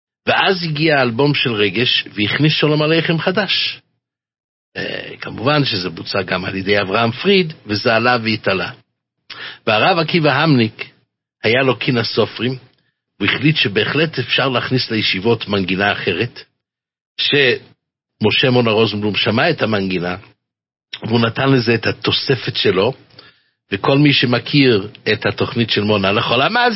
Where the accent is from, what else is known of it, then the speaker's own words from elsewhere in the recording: Jerusalem, Jerusalem District, Israel; בילדותי גדלתי בשערי חסד